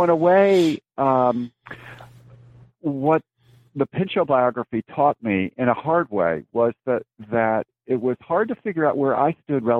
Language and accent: English; Connecticut, United States; moved away as an adult; now in Claremont, United States; I grew up in Connecticut and went to high school there and ultimately came west for college at Pitzer College in Claremont, California